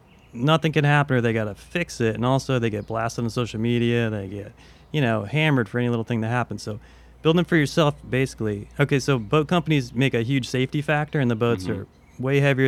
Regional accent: Deerfield Beach, Florida, United States; yeah, I grew up in Deerfield.

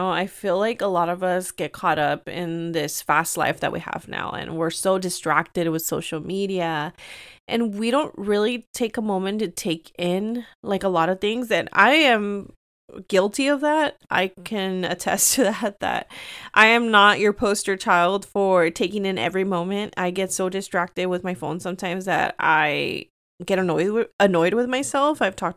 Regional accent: United States; I am from two worlds. I am Mexican American and I'm very proud of who I am and how lucky I am to have two cultures.

